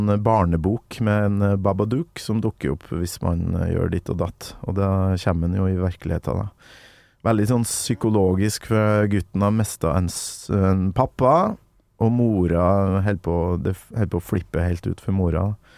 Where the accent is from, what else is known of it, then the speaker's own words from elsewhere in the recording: Kolvereid, Trøndelag, Norway; i en sånn der gammel hytte oppe i fjellskrent på Kolvred, der jeg kommer fra.